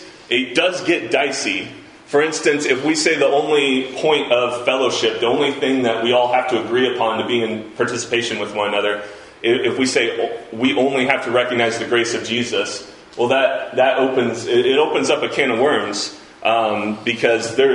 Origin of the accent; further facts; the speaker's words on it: Illinois, United States; I come from Southern Illinois, where there's like one traffic light in my hometown.